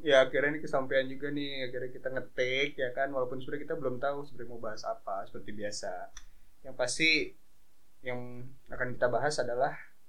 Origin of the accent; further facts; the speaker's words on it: Purwokerto, Central Java, Indonesia; Saya dari Purwokerto.